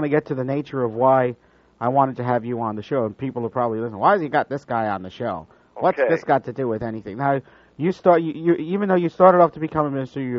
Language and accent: English; Northeast, United States; because I grew up in the Northeast